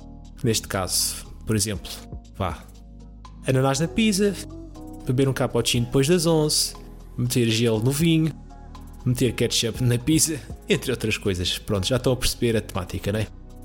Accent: Portugal; criamos bacalhau, da maneira como nós portugueses conhecemos.

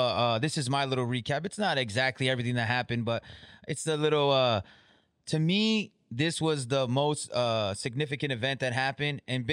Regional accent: United States; at least for me as an American

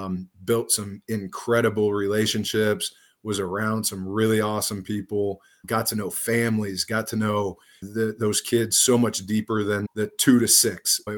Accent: Ohio, United States; I'm from Northwest Ohio. I had the opportunity to go up and played there for 4 years at the University of Findlay.

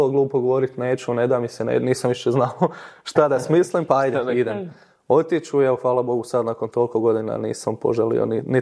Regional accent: Gornja Greda, Zagreb County, Croatia; Župa Lupoglav, ovdje... Blaženog Augustina Kažotića Lupoglav, selo Gornja Greda pored Lupoglava. Okolica sad, Dugog Sela.

